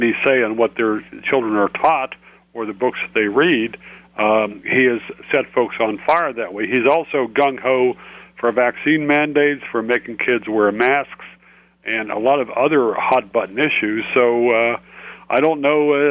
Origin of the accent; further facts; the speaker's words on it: Virginia, United States; At the time I was raised in Virginia, it was a southern state.